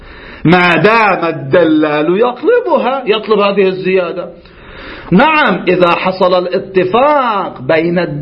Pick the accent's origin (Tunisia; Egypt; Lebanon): Lebanon; حتى عندنا في لبنان